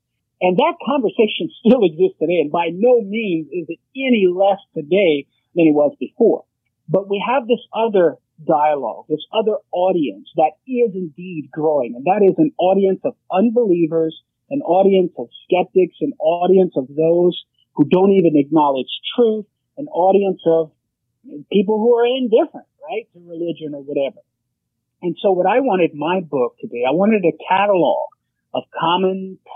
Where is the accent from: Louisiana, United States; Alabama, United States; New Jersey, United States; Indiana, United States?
Louisiana, United States; I agree with the Cajun part because I'm purebred Cajun man and I may be out of Louisiana, but sometimes I talk funny too.